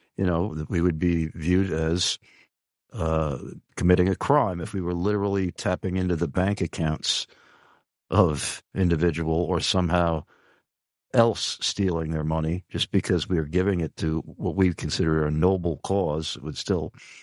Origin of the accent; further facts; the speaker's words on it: Long Island, New York, United States; I am a native New Yorker, although I never lived in the five boroughs of New York City. I was from Long Island.